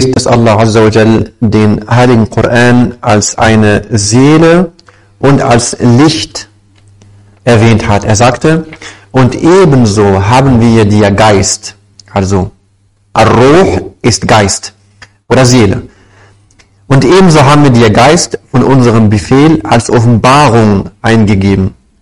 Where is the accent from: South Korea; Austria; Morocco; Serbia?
Morocco; Bei uns in Marokko zum Beispiel haben wir immer so auf eine andere Art und Weise gemacht